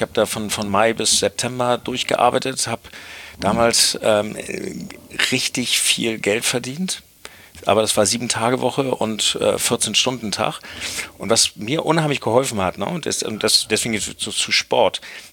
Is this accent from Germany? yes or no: yes; Hamburg, Germany; Ich bin in Hamburg aufgewachsen